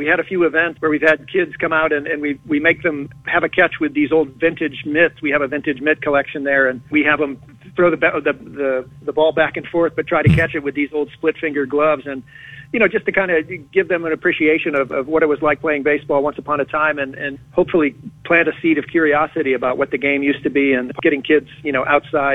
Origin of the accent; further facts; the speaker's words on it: Sharon Center, Iowa, United States; I grew up in Sharon Center, population 300. And shooting a movie in Dyersville was like coming home for me.